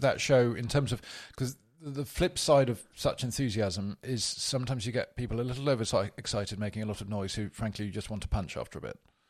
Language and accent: English; United Kingdom; Yeah, we're British.